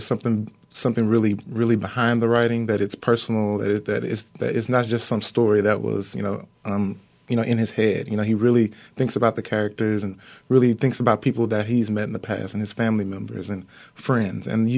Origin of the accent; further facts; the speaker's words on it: Texas, United States; also born or lived in Atlanta / Boston; And before that, I did my undergrad work at Morehouse College in Atlanta, and I'm originally from Texas.